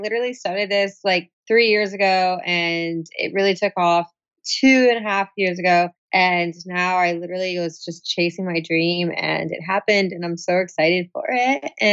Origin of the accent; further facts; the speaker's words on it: Florida, United States; now in Los Angeles, United States; And then all of a sudden, I was living in LA randomly because I'm from Florida.